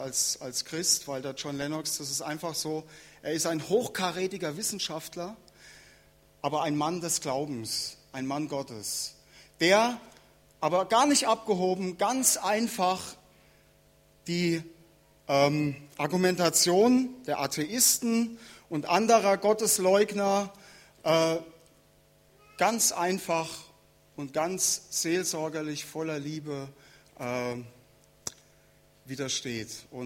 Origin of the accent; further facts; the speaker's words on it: Munich, Bavaria, Germany; wurde ja schon erwähnt. Ich komme aus München.